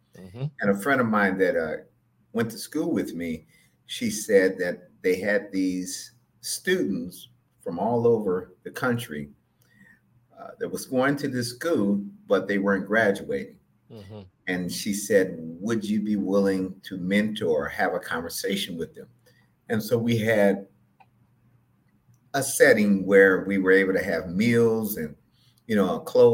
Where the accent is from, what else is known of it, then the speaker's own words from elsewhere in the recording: Oakland, California, United States; the generation when I grew up in Oakland in the early 80s was a very thriving time.